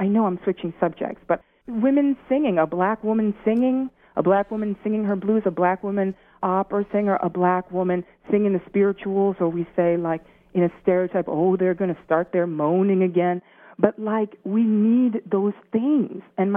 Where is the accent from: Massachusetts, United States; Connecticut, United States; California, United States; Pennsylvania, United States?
Connecticut, United States; ancestrally, And in terms of my lineage, absolutely, there's the southern United States. But I was growing up in Connecticut